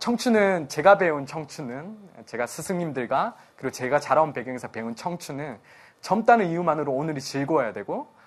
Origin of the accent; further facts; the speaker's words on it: Pohang, North Gyeongsang, South Korea; born there; 제가 경상북도 포항에 굉장히 시골에서 태어난 그 촌놈이